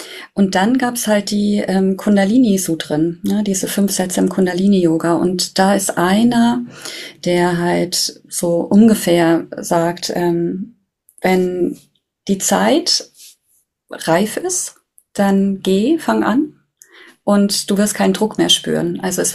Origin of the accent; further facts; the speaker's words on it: Bavaria, Germany; ich komme aus Bayern